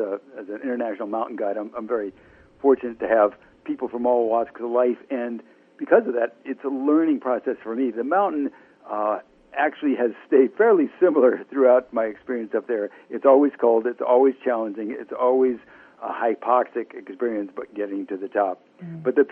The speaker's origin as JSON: {"language": "English", "region": "Alaska", "country": "United States", "tie": "born or raised there", "said": "my my hometown mountain in right in Alaska, Denali"}